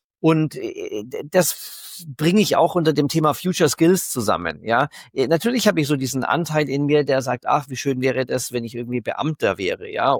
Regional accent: Bavaria, Germany; ich komme aus Bayern

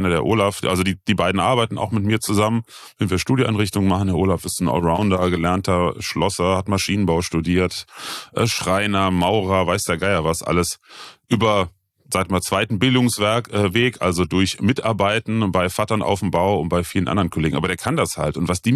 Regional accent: Bitburg, Rhineland-Palatinate, Germany; ich bin ja in der Eifel geboren, im schönen Bitburg

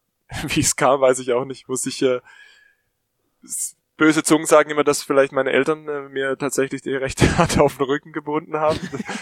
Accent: Pforzheim, Baden-Württemberg, Germany; Genau, also Pforzheim ist nicht ganz so weit von hier, bis Heidelberg sind es, glaube ich, 80 Kilometer.

